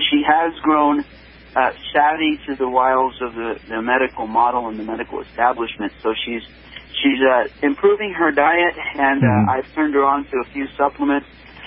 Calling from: Oregon, United States; I'm calling you from Eastern Oregon. I'm in the Pacific Northwest

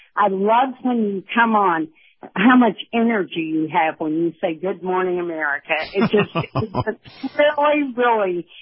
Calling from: Kentucky, United States; again from Kentucky.

